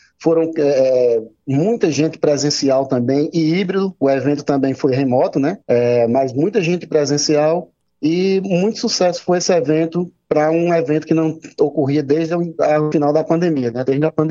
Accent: Paraíba, Brazil; como nós somos da Paraíba

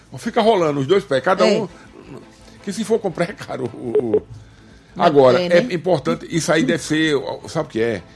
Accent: Paraíba, Brazil; Tu acha que eu vim da Paraíba comer aqui linguiça?

